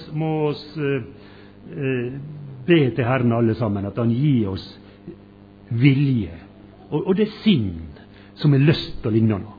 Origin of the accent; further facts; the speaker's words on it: Valderøya, Møre og Romsdal, Norway; Så ser du der jeg kommer ifra, hjemme på Valderøya.